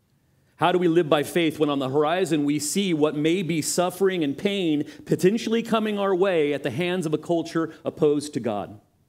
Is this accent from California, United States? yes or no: yes; California, United States; I was talking to Bob Cook about how I grew up on the Monterey Peninsula.